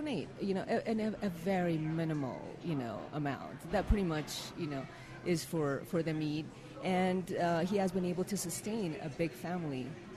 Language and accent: English; Harar, Harari, Ethiopia; And I grew up in Harar. And this is pre-TV and this and that.